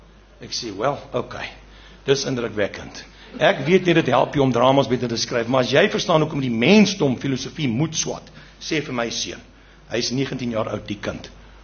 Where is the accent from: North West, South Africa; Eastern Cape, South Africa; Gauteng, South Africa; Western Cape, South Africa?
Eastern Cape, South Africa; ek kom van die Ooskaap, waar ek groot geword